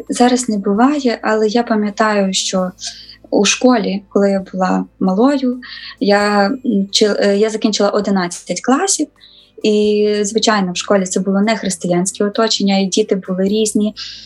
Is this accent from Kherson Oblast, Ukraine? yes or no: no; Ivano-Frankivsk, Ivano-Frankivsk Oblast, Ukraine; я навчалася і в Києві, і, а сама я з Івано-Франківська